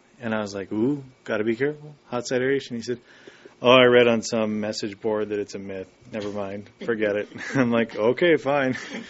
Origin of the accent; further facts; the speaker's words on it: Englewood, Colorado, United States; from Inglewood, Colorado.